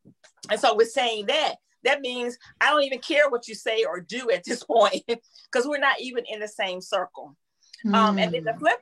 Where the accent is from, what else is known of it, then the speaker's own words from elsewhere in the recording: North Carolina, United States; when I relocated here from North Carolina, my accent was a lot thicker than it is now.